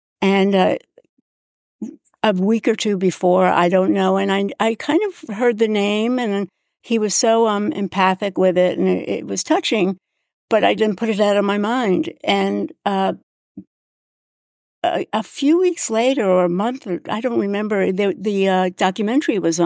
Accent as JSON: {"language": "English", "region": "New York", "country": "United States", "said": "I'm from New York, so I wasn't living in Omaha"}